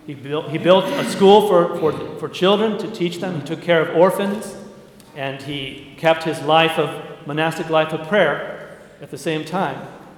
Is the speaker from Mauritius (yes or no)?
no; Alaska, United States; I also have a great love for St. Herman because I grew up in Alaska.